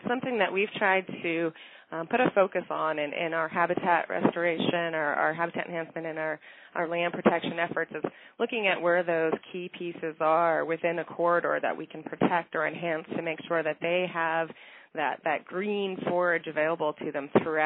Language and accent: English; Montana, United States; Oh man, I grew up in Montana, so you know my heart is here, and all of my old stomping grounds are here.